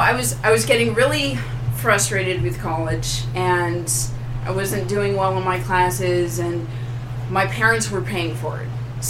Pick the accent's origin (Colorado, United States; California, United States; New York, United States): Colorado, United States; Northland; I grew up in Colorado. Ooh. In the Denver area. I grew up in Northland, which is just one of the many suburbs that just kind of blends in.